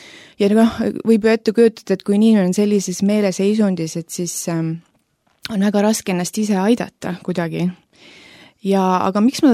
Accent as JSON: {"language": "Estonian", "town": "Tallinn", "region": "Harju County", "country": "Estonia", "tie": "born or raised there", "said": "Olen pärit Tallinnast, siin sündinud ja üles kasvanud, mitte kristlikus perekonnas."}